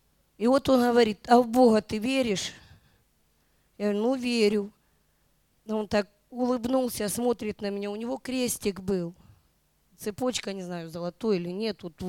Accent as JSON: {"language": "Russian", "town": "Luhansk", "region": "Luhansk Oblast", "country": "Ukraine", "moved": "yes", "lives_now": "Sant Feliu, Spain", "said": "я из Луганска, из Ласкала, теперь живу в Сан-Филиу."}